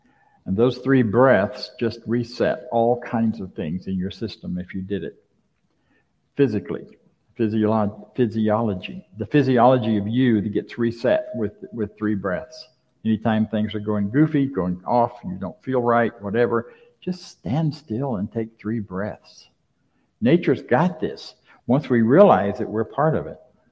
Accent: Florida, United States; I grew up in Florida and there was without air conditioning, so it would get really hot in the summertime.

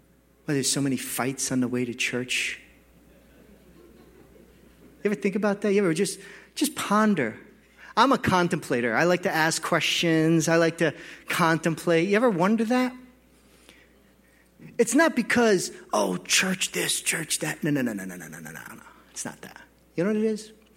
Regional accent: Wisconsin, United States; I'm from Wisconsin. And here's what we do for fun. We go mudding for fun.

